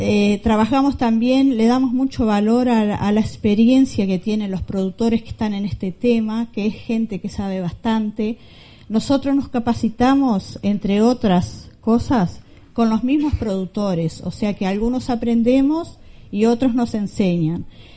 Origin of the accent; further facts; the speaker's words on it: Colonia Gestido, Salto, Uruguay; soy del departamento de Salto, de la zona rural. Tenemos un grupo de productores que estamos trabajando con la red de Semilla, que no pudieron estar en esta oportunidad. Somos de Colonia Gestido, una localidad al norte